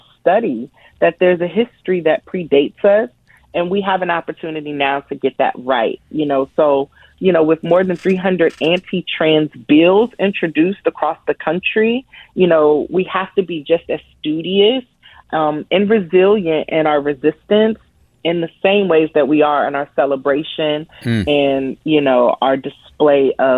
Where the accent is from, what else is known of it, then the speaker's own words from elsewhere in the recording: Columbus, Ohio, United States; Yeah, I'm from the 614. I'm a 614 girl all day.